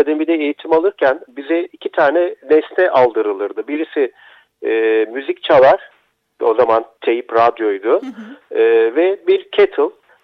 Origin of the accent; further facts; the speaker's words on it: Erzurum, Turkey; born there; Ben Erzurum'da doğdum. İlk ve orta lise öğrenimi ülkemizin birçok şehrinde tamamladım. Babamın memur olması nedeniyle.